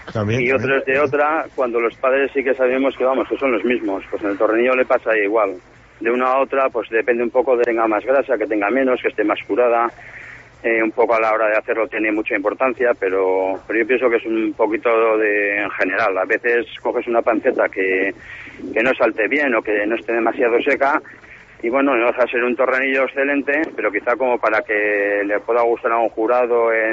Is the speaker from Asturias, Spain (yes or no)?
no; Villarreal, Valencian Community, Spain; Yo soy de Villarreal, pero mi padre era oriundo de Almazán.